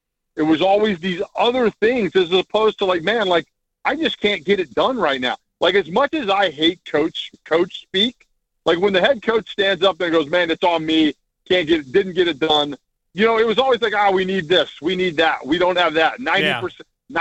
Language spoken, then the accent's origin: English; Virginia, United States; I grew up in Virginia. I almost went to Virginia Tech.